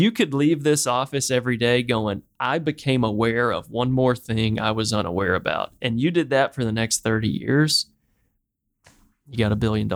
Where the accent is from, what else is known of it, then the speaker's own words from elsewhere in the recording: Waco, Texas, United States; I'm a redneck from Waco, Texas.